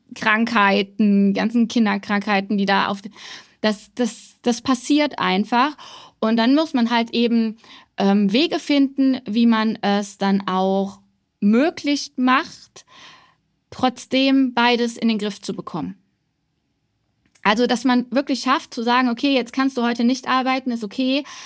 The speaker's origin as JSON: {"language": "German", "region": "North Rhine-Westphalia", "country": "Germany", "said": "ich komme ja aus NRW"}